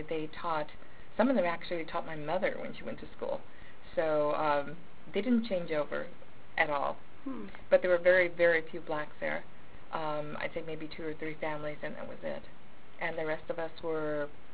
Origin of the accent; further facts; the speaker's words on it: Oxnard, California, United States; also born or lived in Ventura; No, I grew up in Oxnard.